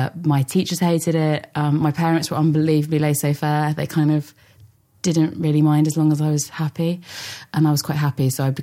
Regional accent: London, United Kingdom; I grew up in North London, around sort of like my family my grandpa came over from Ireland with four of his brothers.

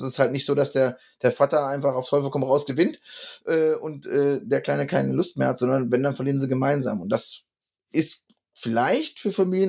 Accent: North Rhine-Westphalia, Germany; accent: Westphalian; ich bin Deutscher. Ich spreche es einfach westfälisch aus.

